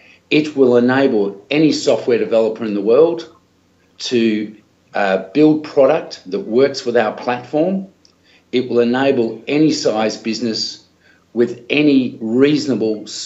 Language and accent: English; Australia; being an Australian.